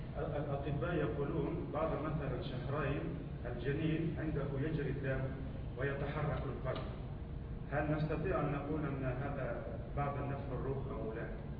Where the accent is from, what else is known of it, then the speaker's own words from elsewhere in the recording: Russia; Arabic is a second language; عندنا في روسيا موجود بدعة قديمة من زمن